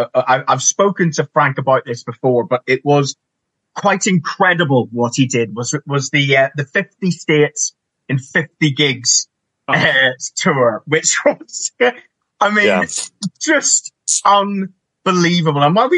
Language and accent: English; Ireland; me being an Irishman